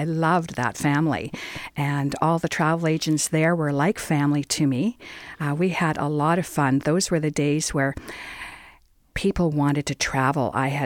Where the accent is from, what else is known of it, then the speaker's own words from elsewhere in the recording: Winnipeg, Manitoba, Canada; I'm a Winnipegger, born and bred.